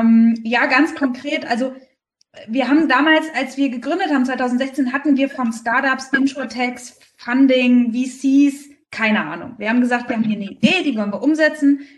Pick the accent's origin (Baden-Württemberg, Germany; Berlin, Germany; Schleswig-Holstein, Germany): Berlin, Germany; now in Rostock, Germany; ich bin ja kein gebürtiger Fischkopf, sondern ich komme eigentlich aus Berlin. Aber bin ja 2014 nach Rostock gezogen.